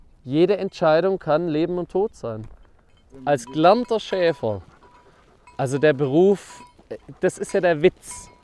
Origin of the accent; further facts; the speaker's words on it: Baden-Württemberg, Germany; Also ich bin im Schwarzwald aufgewachsen, im Kinzigtal.